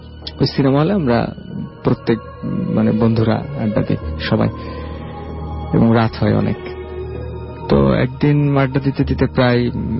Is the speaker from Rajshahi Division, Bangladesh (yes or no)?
yes; Rahanpur, Rajshahi Division, Bangladesh; আমাদের গ্রামটার একটু বর্ণনা দিই। যে চাঁপাইনবাবগঞ্জ জেলার লাস্ট স্টেশনটা হচ্ছে রহনপুর স্টেশন, মানে ওটার পরে ইন্ডিয়া।